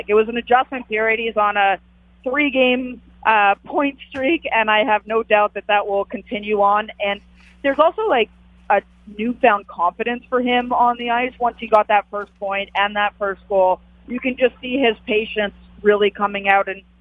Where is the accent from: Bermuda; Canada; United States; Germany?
Canada; Montreal, Quebec; I used to work in Montreal. So as I said before, I'm from Montreal.